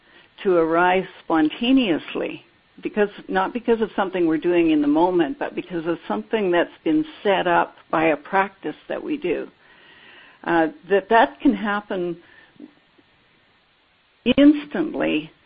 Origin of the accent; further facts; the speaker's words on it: Canada; Well, I'm a Canadian.